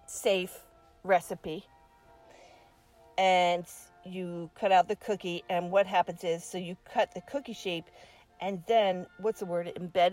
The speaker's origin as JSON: {"language": "English", "region": "England", "country": "United Kingdom", "said": "And being that I'm actually English."}